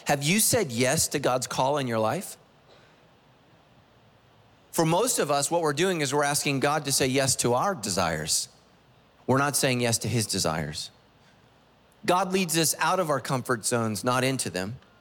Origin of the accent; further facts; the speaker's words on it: Sacramento, California, United States; I grew up in Sacramento. I thought it was the Sacramento River.